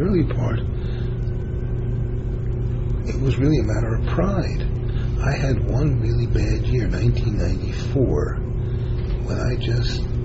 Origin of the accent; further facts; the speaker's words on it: Brooklyn, New York, United States; I grew up in Bensonhurst, you know, where stocks were like Swahili.